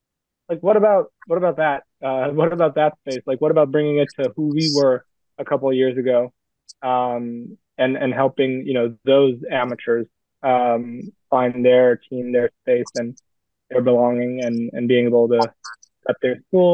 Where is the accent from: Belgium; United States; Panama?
Belgium; Brussels; also born or lived in Istanbul, Turkey; So I'm French American, but I was born in Brussels, Belgium, and raised partly there, and then raised in Istanbul, Turkey as well.